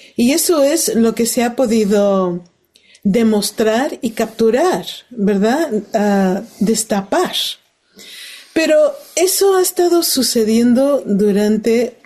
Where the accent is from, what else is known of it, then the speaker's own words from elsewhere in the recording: California, United States; van a haber elecciones en California, el estado de donde soy, de los Estados Unidos.